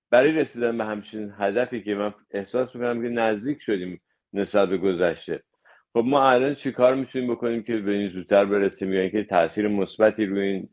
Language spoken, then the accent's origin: Persian; Iran; به نظرت ما به عنوان یک ایرانی، به عنوان کسی که دغدغه داره برای آینده ایران